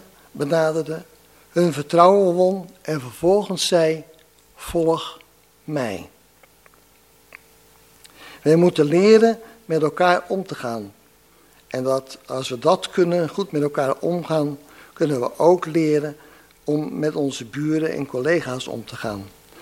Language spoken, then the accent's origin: Dutch; Rotterdam, South Holland, Netherlands; ik kom uit Rotterdam-Noord. Ik ben daar ouderling